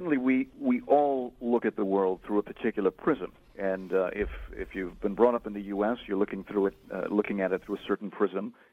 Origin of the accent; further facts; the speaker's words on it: United States; If I, as an American journalist, and someone as a Pakistani journalist and a Singaporean journalist, approach that same story, we frame it differently.